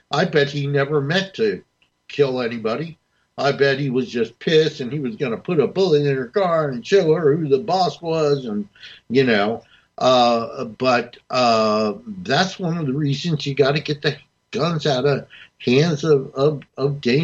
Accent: New Jersey, United States; I grew up in North New Jersey, where the mafia, not so much when I was a kid, but when my parents were kids in my city, the mafia ran everything.

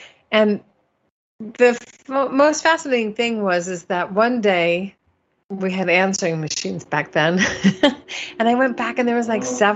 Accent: Midwest, United States; now in New York, United States; And I moved out from the Midwest and lived in a brownstone walk-up.

